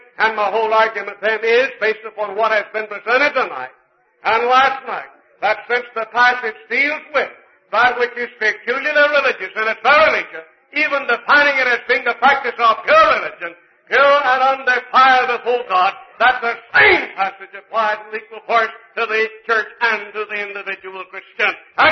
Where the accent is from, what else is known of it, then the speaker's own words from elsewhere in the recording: Longview, Texas, United States; I grew up in Deep East Texas, not very far from where we are tonight.